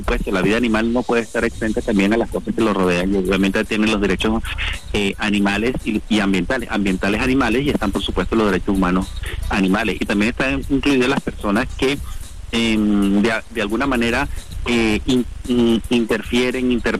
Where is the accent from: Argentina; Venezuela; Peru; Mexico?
Venezuela; el deber de nosotros como venezolanos proteger la biodiversidad del mundo.